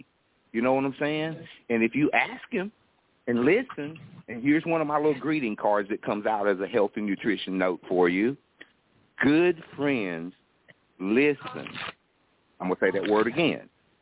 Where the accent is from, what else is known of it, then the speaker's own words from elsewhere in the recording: Georgia, United States; now in Atlanta, United States; I live in Atlanta right now, but I'm originally from a little German town in the northeast Georgia mountains, 12 miles from North Carolina, 30 miles from Tennessee, and 30 miles from South Carolina.